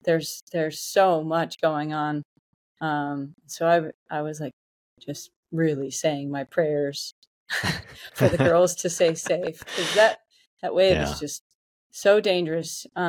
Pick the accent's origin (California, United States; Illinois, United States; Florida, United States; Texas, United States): Florida, United States; Orlando; I grew up in Orlando, Florida, which is in the middle of the state.